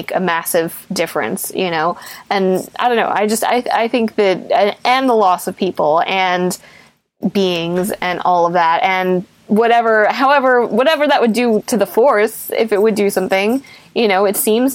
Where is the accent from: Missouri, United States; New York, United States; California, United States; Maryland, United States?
New York, United States; as a New Yorker